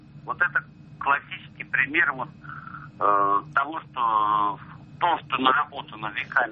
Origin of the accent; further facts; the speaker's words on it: Lipetsk, Lipetsk Oblast, Russia; Я из Липецка.